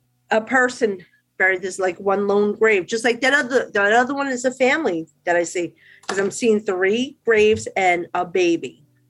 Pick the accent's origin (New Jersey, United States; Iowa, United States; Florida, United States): New Jersey, United States; accent: Jersey